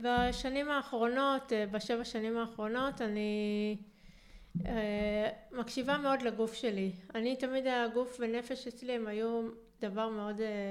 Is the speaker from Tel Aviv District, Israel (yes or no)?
no; Petah Tikva, Central District, Israel; born there; אני נולדתי בפתח תקווה, אז בבית חולים השרון.